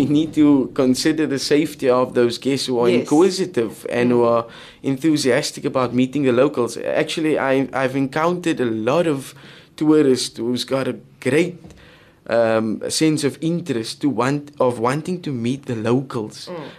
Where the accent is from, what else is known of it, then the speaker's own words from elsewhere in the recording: Cape Town, Western Cape, South Africa; gave me hope as a Capetonian growing up on the Cape Flats, where gangsterism and all of the bad things, you know, happens on a daily basis